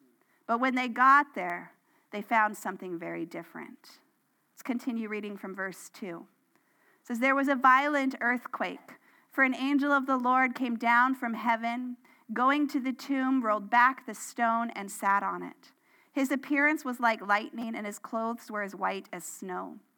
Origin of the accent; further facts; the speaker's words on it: Washington, United States; Now, I have been a Seahawks fan because I grew up in Washington State. So you cheer for your home team, right?